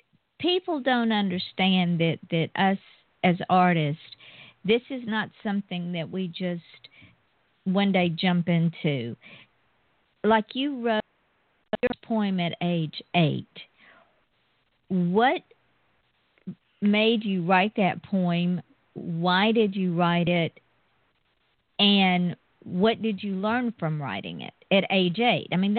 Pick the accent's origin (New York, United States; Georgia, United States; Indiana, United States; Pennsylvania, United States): Georgia, United States; She moved from the beautiful state of Arizona to the beautiful state, my home state of Georgia.